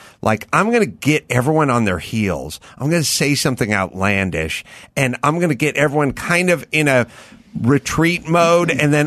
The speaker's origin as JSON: {"language": "English", "town": "North Hollywood", "region": "California", "country": "United States", "tie": "born or raised there", "said": "North Hollywood."}